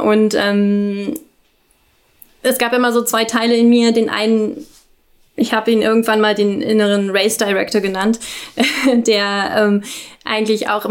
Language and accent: German; Berlin, Germany; ich komme aus Berlin